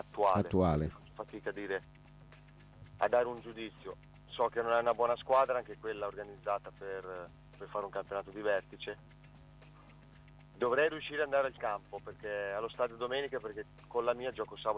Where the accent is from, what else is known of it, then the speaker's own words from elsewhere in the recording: Cesena, Emilia-Romagna, Italy; Sono nato proprio a Cesena